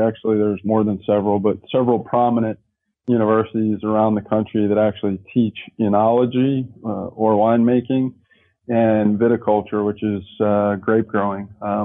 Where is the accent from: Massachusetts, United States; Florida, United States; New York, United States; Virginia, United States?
New York, United States; You know, I'm from New York, born and raised there most of my life.